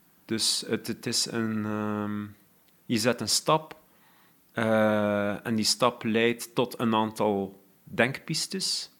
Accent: Belgium; ik ben een Belg

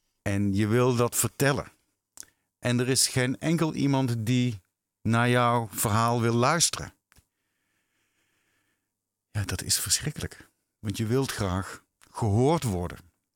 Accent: Netherlands; En ze hadden natuurlijk al heel snel in de gaten dat wij uit Nederland kwamen.

